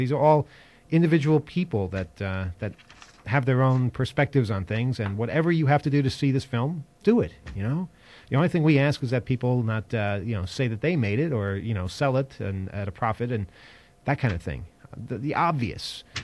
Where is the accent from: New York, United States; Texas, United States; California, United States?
New York, United States